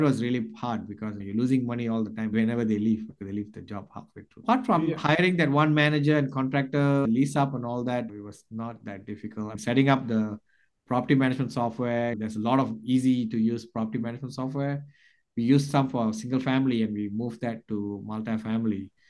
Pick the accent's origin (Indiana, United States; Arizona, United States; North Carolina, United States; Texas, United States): Texas, United States; Austin; We are from Austin. My wife and I are from Austin.